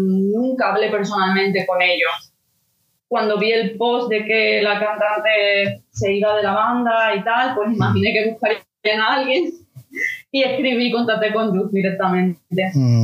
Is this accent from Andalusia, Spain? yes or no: yes; Cádiz, Andalusia, Spain; now in Mallorca, Spain; cuando vine aquí a Mallorca, que yo soy de Cádiz